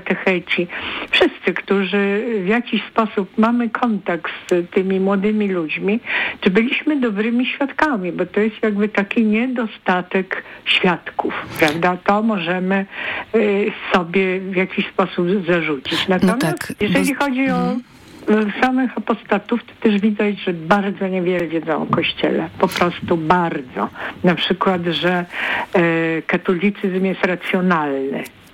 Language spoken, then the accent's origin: Polish; Bulgaria; Polish is a second language; Ja się wychowywałam w kraju ateistycznym, bardzo w Bułgarii